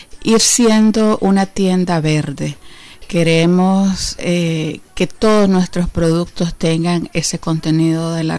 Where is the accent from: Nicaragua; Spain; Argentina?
Nicaragua; que es una manifestación de cómo somos las mujeres nicaragüenses